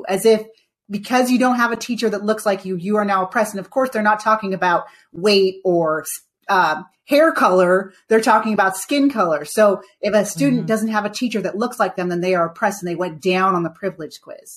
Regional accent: Jamaica; But like, I'm Jamaican. You wouldn't say a Puerto Rican who has brown skin is from Africa, right?

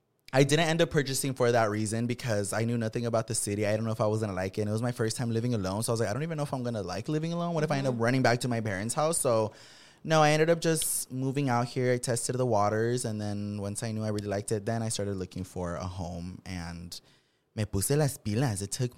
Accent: Watsonville, California, United States; Like, born and raised in Watsonville, which is a smaller city. Now it's a lot bigger, but mm-hmm. It was really small.

